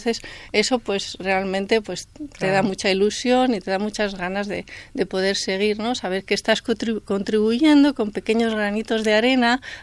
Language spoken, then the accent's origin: Spanish; Castile and León, Spain; now in Elche, Spain; yo llevo aquí en Elche, no soy de Elche, soy segoviana, pero ya me siento de Elche, sí.